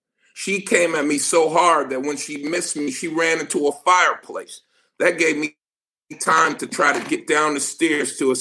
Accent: Lackawanna, New York, United States; I grew up in Lackland, New York, and Baker Homes housing projects.

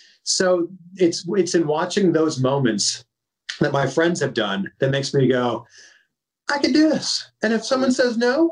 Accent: Pickering, Ontario, Canada; She's from my hometown, Pickering, Ontario, Canada. And crazy to me that two people from the same town could both be doing their own thing in the same realm

